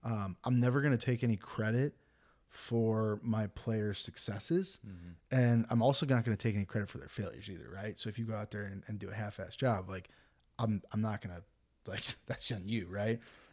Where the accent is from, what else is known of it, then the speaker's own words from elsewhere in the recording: St. Louis, Missouri, United States; And obviously growing up in St. Louis, like people, like he was kind of a lightning rod, man.